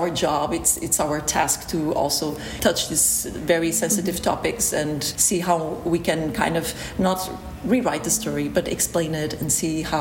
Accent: Azores, Portugal; English is a second language; So I am Azorean from Azores Islands, where this African king ended his days. So while growing up, I was really fascinated by this story

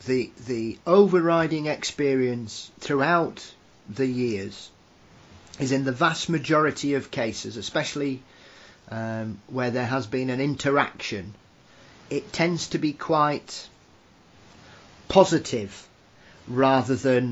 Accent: England, United Kingdom; at the end of the day, I'm English, you're Romanian, but we're both European.

